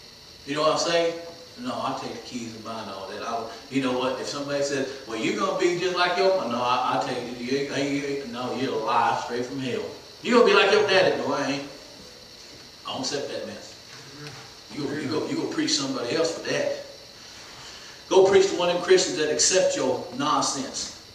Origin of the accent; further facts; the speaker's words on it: Oklahoma, United States; I'm from Oklahoma, and guess what that means?